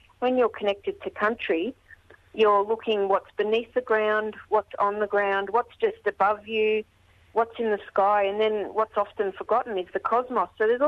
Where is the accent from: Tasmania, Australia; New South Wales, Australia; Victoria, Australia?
Victoria, Australia; I am from the Wurundjeri mob and I thanked my ancestors and all of my elders in my Woiwurrung language.